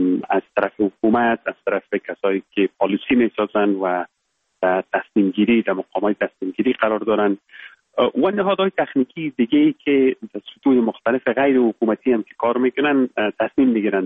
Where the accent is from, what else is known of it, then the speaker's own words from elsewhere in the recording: Baghlan, Afghanistan; born there; now in England; ما در ولایت بغلان متولد شدیم، یکی از ولسوالی های خوست و فرنگ نام داره. صنف 7 مکتب یا صنف 8 مکتب و بعد در لیسه استقلال کابل در خواندیم.